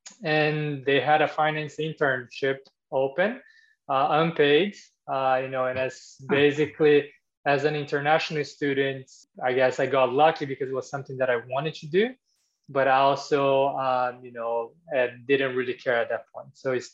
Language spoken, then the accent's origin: English; Brazil; English is a second language; moved away as an adult; now in United States; I grew up playing tennis. I'm from Brazil originally.